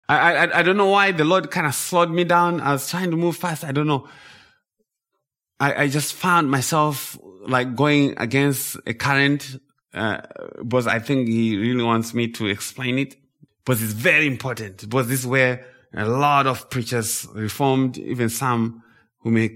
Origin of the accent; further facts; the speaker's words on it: Zimbabwe; now in United States; I was born and raised in Zimbabwe. So I grew up as a Zimbabwean citizen, but I became a permanent resident and then I became a US citizen.